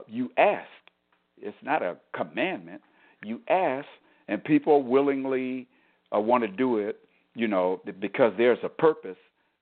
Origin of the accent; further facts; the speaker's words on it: Michigan, United States; because I'm from Michigan. So this, the capital of Michigan is Lansing, Michigan.